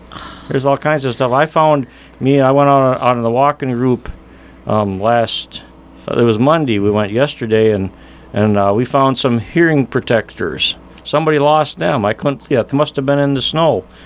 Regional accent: Austin, Minnesota, United States; also born or lived in Rochester; Well, I'm from southern Minnesota. I was born in Rochester.

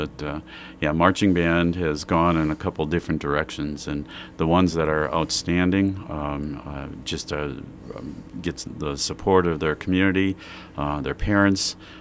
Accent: Wausau, Wisconsin, United States; then moved to Wausau, Wisconsin, and taught in my hometown of Wausau

